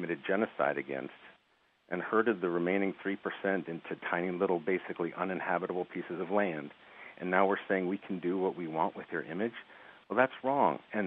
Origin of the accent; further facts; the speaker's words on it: Champaign, Illinois, United States; born there; I was born in Champaign. I've been an Illini fan for unbelievably 50 years now